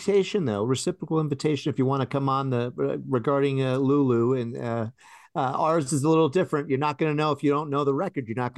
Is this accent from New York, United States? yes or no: yes; New York, United States; Well, I'm from New York. So yeah, originally. So yeah, we're used to that, the old Otis elevators.